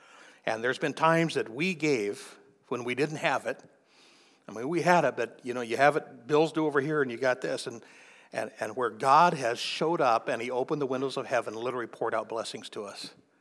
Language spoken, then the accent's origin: English; Kansas City, United States; And it was a letter from somebody in my hometown of Kansas City